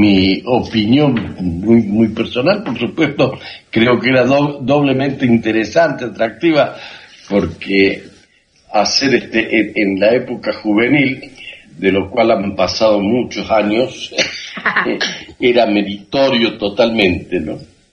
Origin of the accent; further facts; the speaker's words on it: Argentina; aunque nativo argentino, me siento muy, muy israelí.